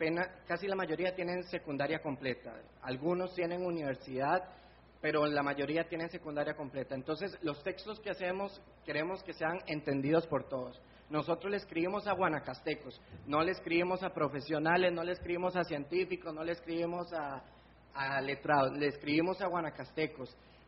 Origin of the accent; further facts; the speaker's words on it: Costa Rica; Y en mi país, en Costa Rica, se está dando un fenómeno